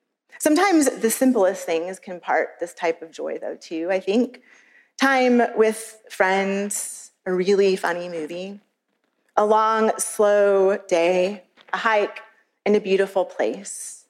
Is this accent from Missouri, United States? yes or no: yes; St. Louis, Missouri, United States; But I grew up in St. Louis.